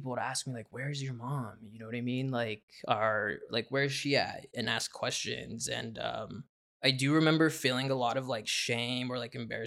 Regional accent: Taos, New Mexico, United States; I'm from New Mexico, northern New Mexico, a little town in... called Taos.

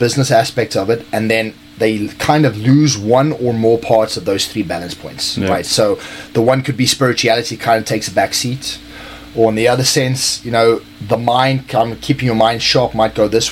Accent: South Africa; now in Tampa, United States; So I am a ex-South African, currently an African-American.

